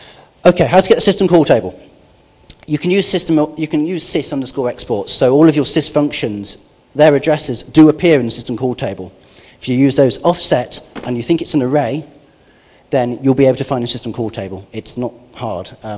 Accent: United Kingdom; Well, I'm a Brit

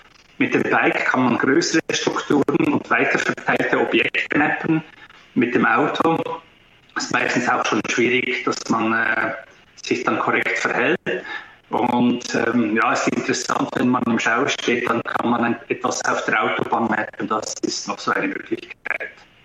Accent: Wangen an der Aare, Bern, Switzerland; Ich komme aus der Schweiz, aus Wangen an der Aare. Das ist zwischen Bern, Basel und Zürich ziemlich genau in der Mitte gelegen. Eine schöne Stadt, welche am Jura-Südfuss ist im Mittelland

